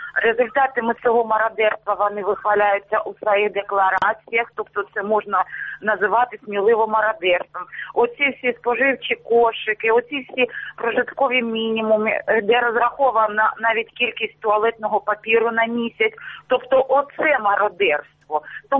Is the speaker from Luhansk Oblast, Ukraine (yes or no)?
yes; Luhansk Oblast, Ukraine; Вітаю, я з Луганщини, місто Середис.